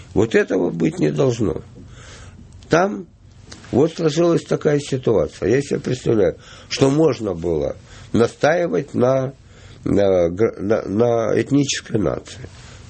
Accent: Odesa, Odesa Oblast, Ukraine; У меня на родине, в Одессе, были разговоры, что могут начать говорить.

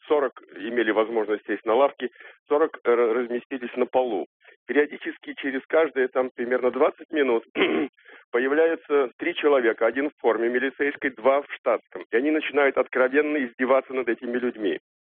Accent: Saint Petersburg, Russia; now in Moscow, Russia; Я звоню из Москвы, но с вами питерец.

